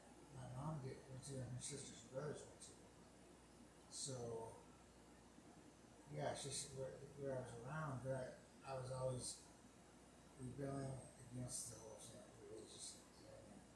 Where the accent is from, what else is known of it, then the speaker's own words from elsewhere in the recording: Longview, Washington, United States; born there; Well, actually, I was born in Longview, Washington.